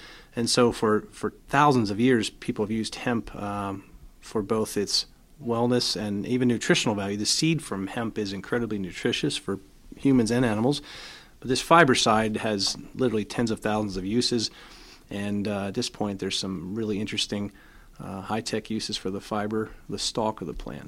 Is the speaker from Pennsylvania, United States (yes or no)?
yes; Pennsylvania, United States; I grew up in Lancaster County, dairy farm family, and so I'm very familiar with farming, and it's kind of in my roots